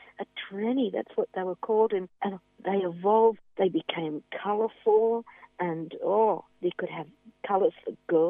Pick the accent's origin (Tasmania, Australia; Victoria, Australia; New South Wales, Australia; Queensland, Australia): New South Wales, Australia; Mascot; my memories of growing up in Mascot were fabulous.